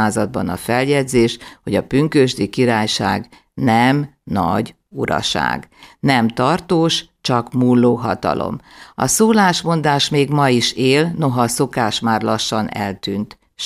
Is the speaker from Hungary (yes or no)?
no; Magyarkanizsa, Vojvodina, Serbia; Igen, magyar kanizsáról származom, ami Bácskában van, vagyis Vajdaságnak egy része.